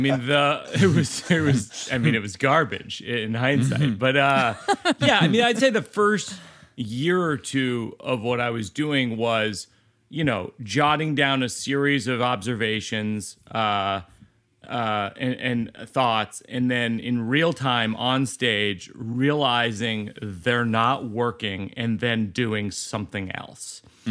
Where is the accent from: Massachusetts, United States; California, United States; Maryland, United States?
Massachusetts, United States; Shrewsbury; We grew up in Shrewsbury, Mass, which is outside of Worcester